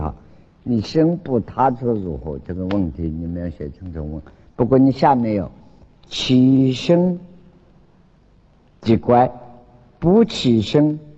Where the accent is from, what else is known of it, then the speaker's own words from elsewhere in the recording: Wenzhou, Zhejiang, China; accent: Wenzhou; 我们国语念恰恰了，广东话跟我们温州话咔咔